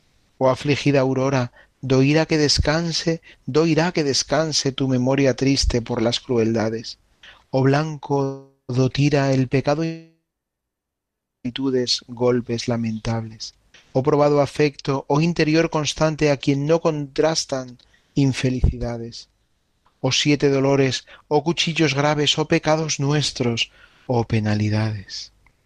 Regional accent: La Alberca, Castile and León, Spain; en mi parroquia de la Alberca, en mi pueblo de la Alberca, transmitido durante generaciones

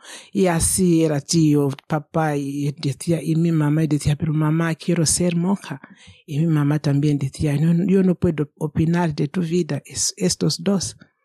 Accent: Kamativi, Matabeleland North, Zimbabwe; Yo nací en Zimbabue, en un pueblo que se llama Kamativi, en la diócesis de Hwange, cerca de como a 200 kilómetros de las Cataratas Victoria, que son más famosas.

